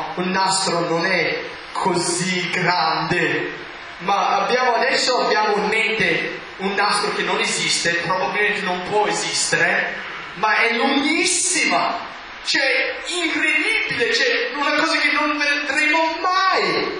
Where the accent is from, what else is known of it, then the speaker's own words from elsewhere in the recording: East Coast, United States; Italian is a second language; io sono dalla East Coast e quindi io tendo di essere sempre lì e voglio essere sempre lì